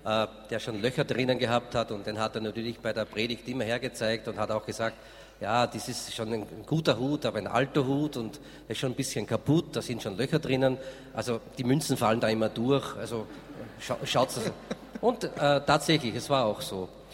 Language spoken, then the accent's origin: German; Styria, Austria; Ich als Steirer, aus Steiermark kommender, habe ich einen Steirerhut mit Gamsbart geschenkt